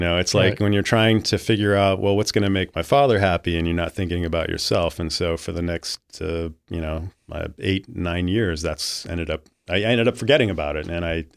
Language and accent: English; Idaho, United States; as I grew older and practically growing up in Idaho